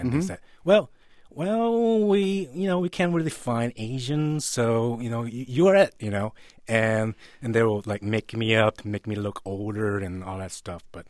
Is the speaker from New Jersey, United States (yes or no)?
no; Pennsylvania, United States; especially I came from Pennsylvania, so it's a small market.